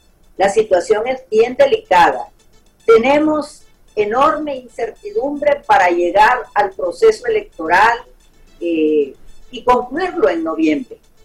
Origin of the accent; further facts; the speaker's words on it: Honduras; como liberal y como hondureña ya tengo